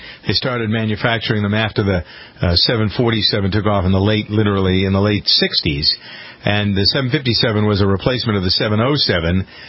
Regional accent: United States; I want to tell you something that I'm very proud of as an American

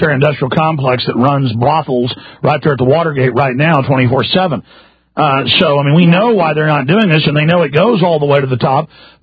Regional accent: Dallas, Texas, United States; also born or lived in Austin; I've known a lot of young women who I grew up around in Dallas and Austin, Texas

